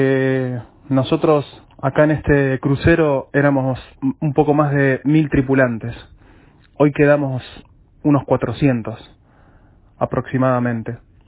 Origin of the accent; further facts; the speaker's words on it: Argentina; en este momento somos 9 tripulantes argentinos, varados aquí en Portugal. Estamos desde el 22 de marzo